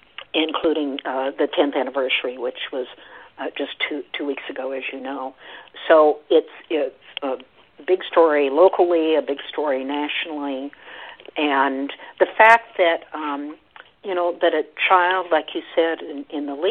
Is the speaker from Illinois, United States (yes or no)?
no; Oregon, United States; I grew up in Oregon, so I'm kind of, you know, defend a little bit the fact that it, yes, it's an Oregon story